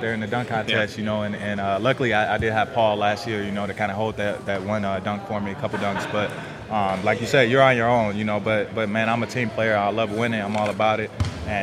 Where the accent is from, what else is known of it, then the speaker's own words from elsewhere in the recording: Indiana, United States; It's an honor, you know, especially to be growing up in Indiana, being an Indiana kid, you know, and kind of being a face that, like you said, that people do know here in the state of Indiana